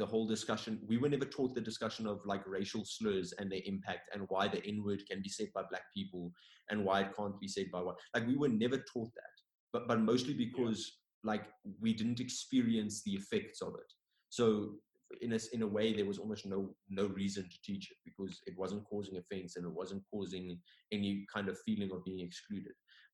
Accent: Botswana; Like, I've got the citizenship, but I've lived in Botswana my whole life.

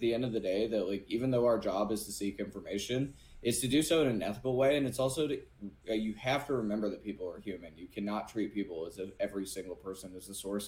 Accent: Atlanta, Georgia, United States; I grew up in Atlanta, Georgia, in a not so well off family

